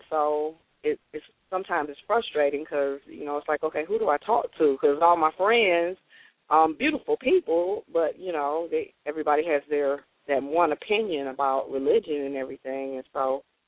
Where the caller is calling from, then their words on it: Detroit, Michigan, United States; And I'm calling from Detroit.